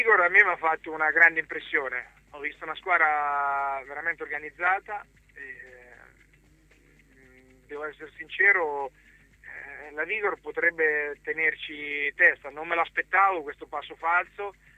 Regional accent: Ancona, Marche, Italy; sono d'Ancona, gioco per la squadra della mia città

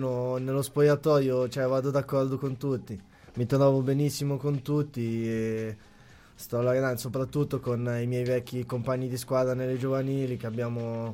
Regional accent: Ancona, Marche, Italy; born there; Sì, sì, sono nato in Ancona.

